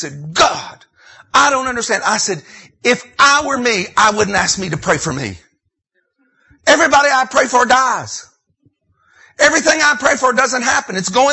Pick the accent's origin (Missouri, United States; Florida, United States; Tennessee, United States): Tennessee, United States; I'm from Tennessee.